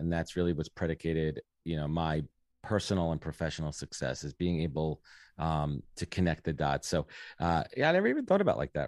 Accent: Brooklyn, New York, United States; So I'm born and raised in Brooklyn, Sheepshead Bay to be more exact, South Shore, Brooklyn, near Coney Island, if anybody's, you know, familiar with that.

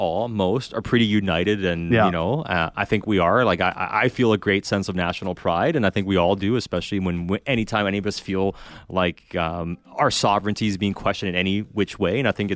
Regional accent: Canada; Like, we're Canadian.

